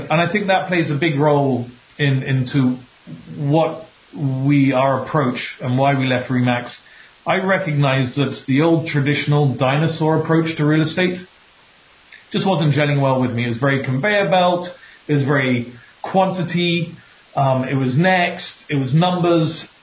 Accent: Cayman Islands; also born or lived in United Kingdom / France / Spain / United States; I'm from Cayman, educated in the UK, France, Spain, the US, and Cayman.

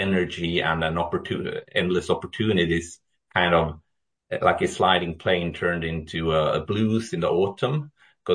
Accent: Sweden; English is a second language; I'm from Sweden. I live in Jönköping, close to Älmhult, where it's the headquarters of IKEA.

